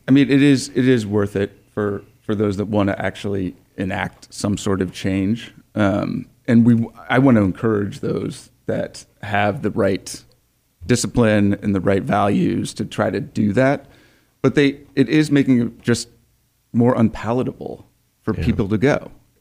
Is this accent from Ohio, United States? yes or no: no; Virginia, United States; So I grew up basically in Washington area in Virginia.